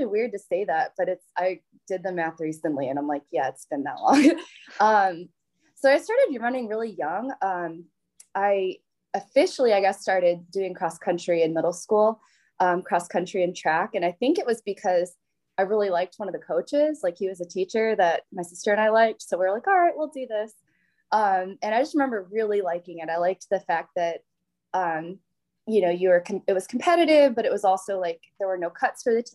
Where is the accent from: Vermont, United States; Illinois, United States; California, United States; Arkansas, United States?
Illinois, United States; Lake Zurich; So I'm originally from Lake Zurich, Illinois, which is outside of the Chicago suburbs.